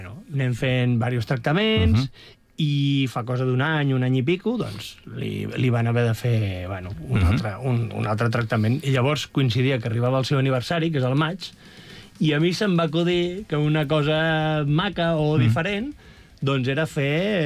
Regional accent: Torrelavit, Catalonia, Spain; Beat de Torrelavit. Perquè el meu poble...

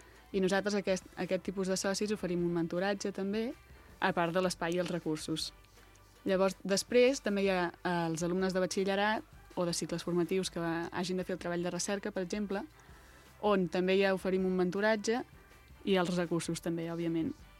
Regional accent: Vilafranca del Penedès, Catalonia, Spain; la majoria ja som de Vilafranca

